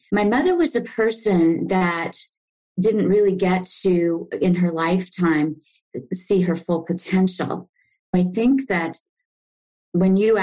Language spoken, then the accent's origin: English; California, United States; As I said, I was the youngest of three children. I grew up in Central California, and pretty typical childhood and public school.